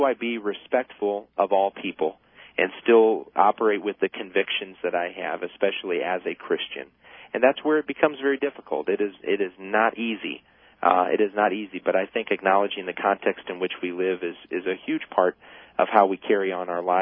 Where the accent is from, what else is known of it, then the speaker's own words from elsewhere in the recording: Midwest, United States; I'm a Caucasian man of German and Irish descent. I grew up in the Midwest. I was raised in a church, exposed to different denominations in my family upbringing